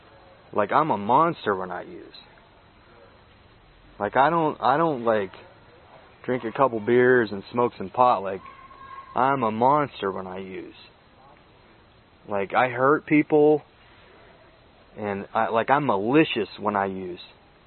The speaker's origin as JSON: {"language": "English", "region": "West Coast", "country": "United States", "said": "I'm from the West Coast, and it's all methamphetamines out there, and it's all laid back"}